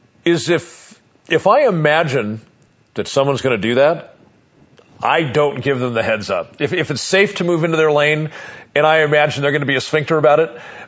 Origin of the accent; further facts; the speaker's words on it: Los Angeles, California, United States; And I got to tell you, now I come from Los Angeles. No shortage of crazy, insane speeding drivers in Los Angeles. But I've lived out here for quite some time